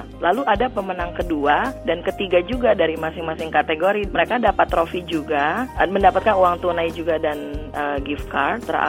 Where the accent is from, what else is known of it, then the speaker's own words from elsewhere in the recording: Manado, North Sulawesi, Indonesia; now in United States; memperkenalkan budaya dan bahasa kita Manado, Sulawesi Utara ini.